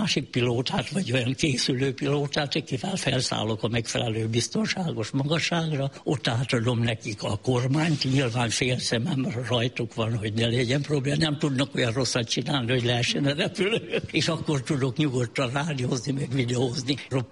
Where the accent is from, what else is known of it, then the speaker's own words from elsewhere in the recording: Kömlő, Heves, Hungary; born there; Kömlőn születtem, itt Kisárosfaluban